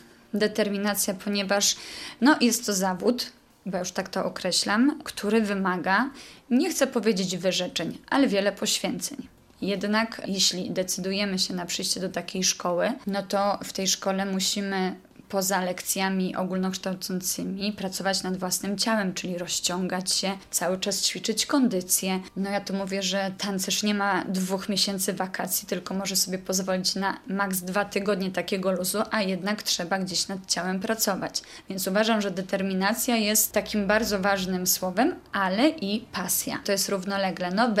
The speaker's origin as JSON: {"language": "Polish", "town": "Radom", "region": "Masovian Voivodeship", "country": "Poland", "said": "Mama mnie zapisała do zespołu przy Młodzieżowym Domu Kultury w Radomiu, bo ja pochodzę z Radomia."}